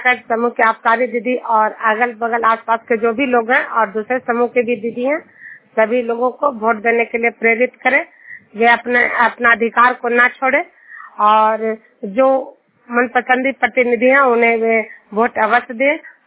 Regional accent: Duniya, Bihar, India; मैं नालंदा जिला हिलसा प्रखंड दुनिया गांव की निवासी हूं

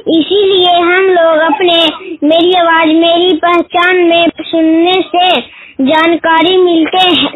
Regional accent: Chandi, Bihar, India; चंडी के रहने वाली हूँ।

